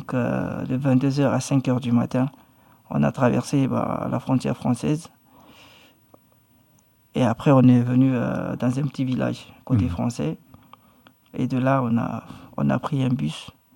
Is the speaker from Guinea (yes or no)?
yes; Guinea; Et chez moi, en Guinée, on étudie le français.